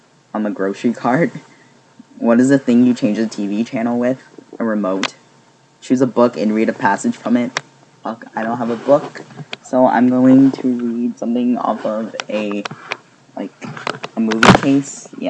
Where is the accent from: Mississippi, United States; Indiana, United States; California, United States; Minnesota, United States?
Indiana, United States; Indianapolis; I'm from Indianapolis.